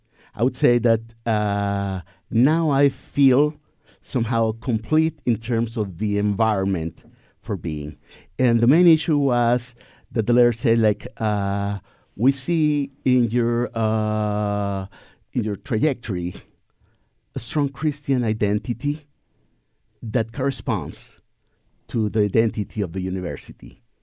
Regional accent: Chihuahua, Mexico; I'm from Chihuahua, but I was studying there. I studied theology in Mexico City.

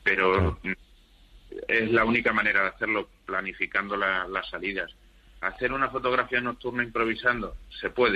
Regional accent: Extremadura, Spain; Pero como soy extremeño y me gusta Extremadura, amo la tierra extremeña y amo la naturaleza extremeña

